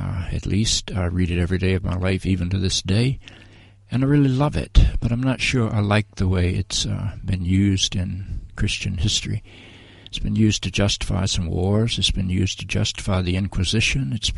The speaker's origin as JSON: {"language": "English", "region": "North Carolina", "country": "United States", "tie": "born or raised there", "said": "But let me say that I grew up in the Bible Belt of North Carolina, I attended an Anglican church."}